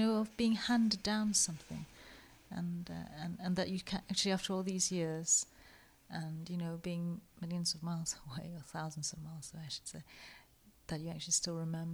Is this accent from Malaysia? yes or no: yes; Malaysia; Well, I grew up in Malaysia myself